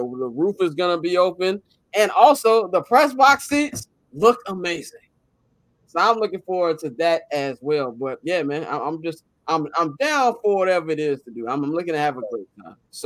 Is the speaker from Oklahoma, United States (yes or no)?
no; Chicago, Illinois, United States; So, good thing is, we're from Chicago, Illinois, and I look around everywhere.